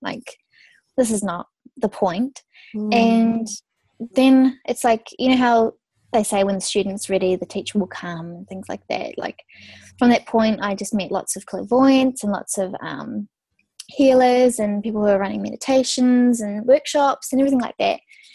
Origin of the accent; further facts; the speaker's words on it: New Zealand; also born or lived in Australia; And then I moved to Australia for 4 years because I'm from New Zealand